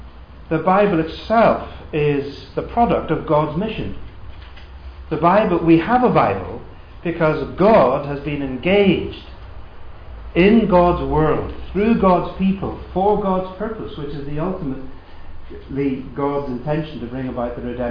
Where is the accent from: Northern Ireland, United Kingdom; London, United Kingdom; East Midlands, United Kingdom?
Northern Ireland, United Kingdom; Belfast; I'm from Belfast, Northern Ireland.